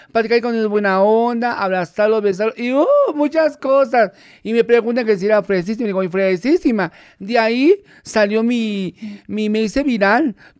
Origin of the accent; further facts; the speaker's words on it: Mexico; soy mexicano, vengo de una familia, de una familia bonita, de mi papá, mi mamá y mis hermanos.